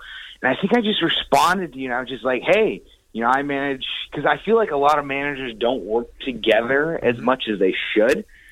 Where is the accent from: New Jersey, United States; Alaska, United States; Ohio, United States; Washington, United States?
Ohio, United States; All right. So, you know, born and raised in Ohio.